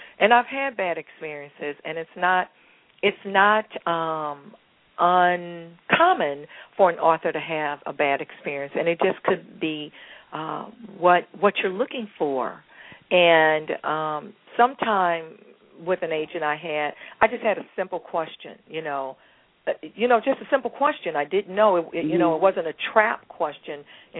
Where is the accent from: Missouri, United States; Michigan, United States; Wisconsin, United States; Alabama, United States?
Missouri, United States; St. Louis; then I'll continue on to St. Louis, my hometown, Baltimore by the end of April.